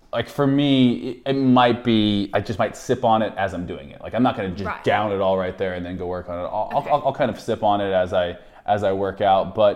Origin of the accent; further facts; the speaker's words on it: United States; now in Australia; Growing up in America compared to Australia